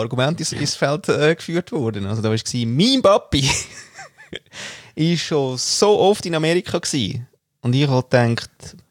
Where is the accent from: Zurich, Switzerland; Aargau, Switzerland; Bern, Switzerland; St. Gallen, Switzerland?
Aargau, Switzerland; also born or lived in Austria; praktisch wachst du in den Escher-Weiss-Blöcken auf